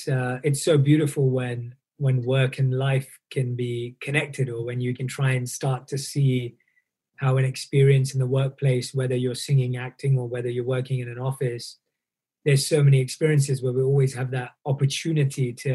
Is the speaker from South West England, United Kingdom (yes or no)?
no; London, United Kingdom; I was born and raised in London.